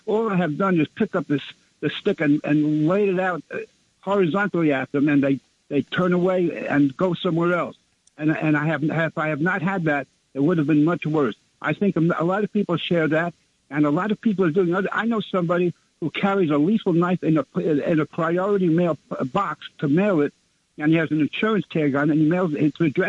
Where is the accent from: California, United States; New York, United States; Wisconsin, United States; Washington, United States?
New York, United States; Brooklyn; from Brooklyn.